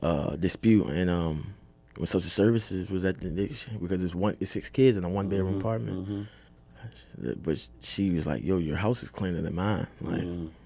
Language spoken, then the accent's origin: English; Richmond, Virginia, United States; I'm from Richmond, Virginia.